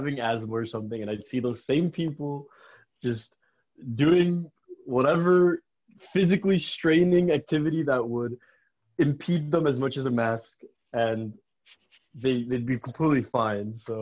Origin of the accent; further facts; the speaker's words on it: Puerto Rico; I'm from Puerto Rico, and I'm going to be traveling back to the island.